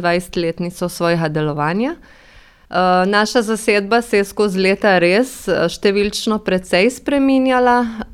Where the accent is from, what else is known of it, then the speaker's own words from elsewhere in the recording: Drežnica, Gorizia, Slovenia; Vse smo iz Drežniškega, a ne iz Drežniških vasi.